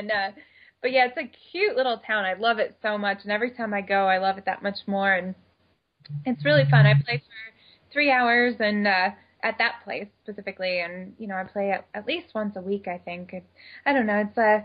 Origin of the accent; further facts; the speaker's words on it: Bethlehem, Pennsylvania, United States; now in New York, United States; I grew up in Bethlehem, Pennsylvania, and my parents still live in the house that I grew up in.